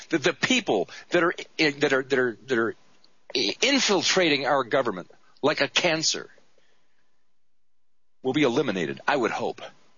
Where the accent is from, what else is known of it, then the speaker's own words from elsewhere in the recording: United States; my question to us as an American people, to us that we've allowed this to happen, is what has this country become?